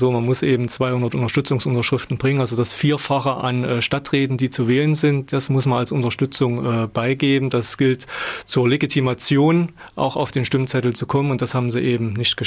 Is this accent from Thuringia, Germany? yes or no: yes; Erfurt, Thuringia, Germany; Ich komme aus Erfurt, ja